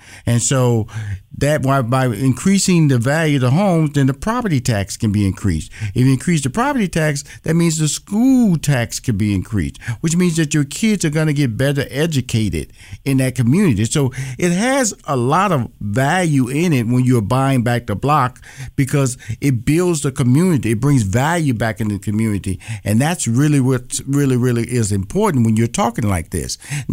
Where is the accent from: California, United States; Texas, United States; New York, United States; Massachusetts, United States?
Texas, United States; Houston; I know I'm from Fifth Ward, and some HBCU graduates went into Fifth Ward, Texas, Houston, Texas.